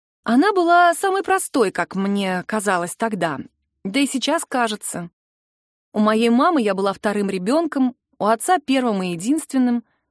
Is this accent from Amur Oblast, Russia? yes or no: yes; Blagoveshchensk, Amur Oblast, Russia; born there; Я родилась в Благовещенске. Мой родной город находится в одной из самых дальних точек нашей необъятной страны.